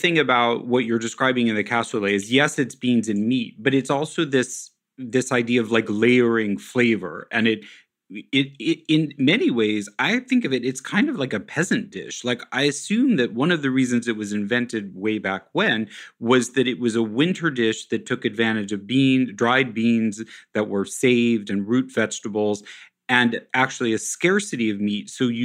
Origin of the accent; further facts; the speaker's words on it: Kansas City, Missouri, United States; I grew up in Kansas City